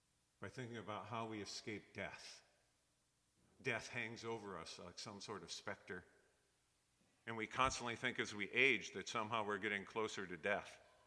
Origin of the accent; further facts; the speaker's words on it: Pennsylvania, United States; or even like where I grew up in Pennsylvania, pretty old-time place